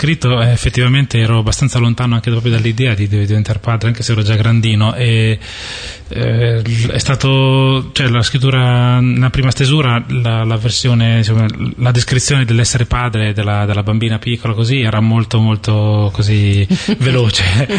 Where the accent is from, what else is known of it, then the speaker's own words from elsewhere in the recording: Fano, Marche, Italy; also born or lived in Urbino / Bologna; now in Ancona, Italy; io sono nato a Urbino, cresciuto a Fano, ora abito ad Ancona, ho studiato a Bologna